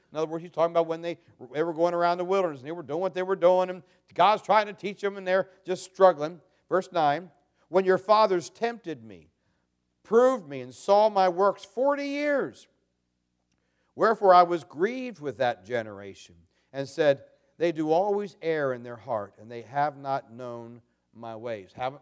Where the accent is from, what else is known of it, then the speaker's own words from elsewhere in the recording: Maryland, United States; Of course, I'm from Maryland where dirt is still dirt.